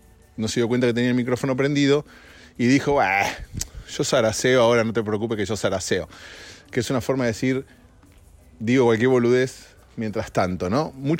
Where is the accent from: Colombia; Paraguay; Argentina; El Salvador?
Argentina; Argentina es hermosa, mi país de origen.